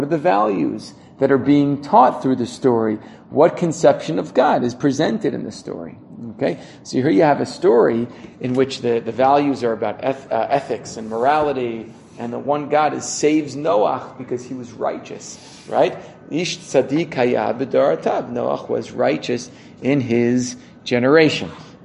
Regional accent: Teaneck, New Jersey, United States; Ah, okay. I grew up in Teaneck, Fairleigh Dickinson University. Okay.

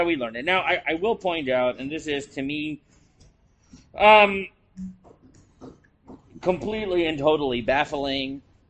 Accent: New York, United States; I'm from New York, you don't need to explain yourself!

